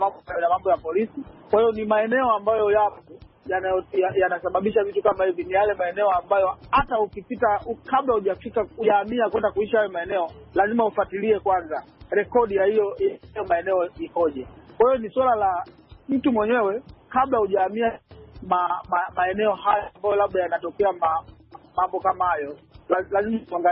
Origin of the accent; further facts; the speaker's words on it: Tanzania; now in United States; maisha niliyokulia kule kwetu Tanzania